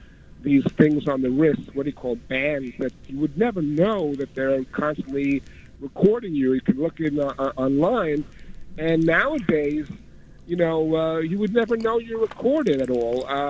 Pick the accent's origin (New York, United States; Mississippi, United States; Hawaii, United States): New York, United States; Queens; I'm from Queens.